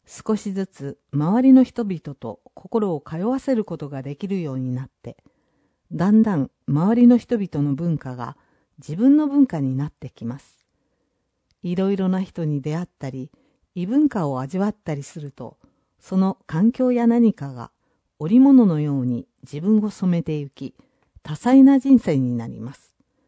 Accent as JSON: {"language": "Japanese", "region": "Hawaii", "country": "United States", "second_language": "Japanese", "said": "壱岐と同じように、私の出身であるハワイ島は離島です。"}